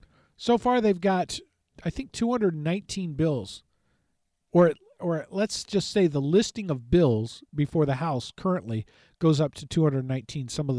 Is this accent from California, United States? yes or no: yes; California, United States; also born or lived in Virginia; where I'm from California originally and then Virginia, is I was in Virginia after Hurricane Isabel.